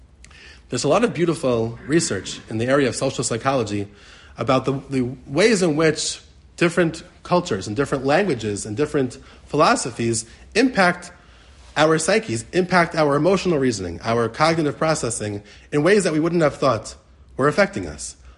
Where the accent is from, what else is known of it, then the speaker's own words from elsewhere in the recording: Russia; English is a second language; So I grew up in Russia. Whenever I have spoken about feelings to my family and others, it's always been in my native tongue.